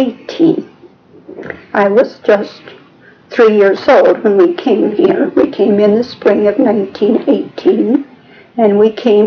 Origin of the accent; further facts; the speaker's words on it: Holcomb, Kansas, United States; born there; 1914, and I was born near Holcomb, Kansas.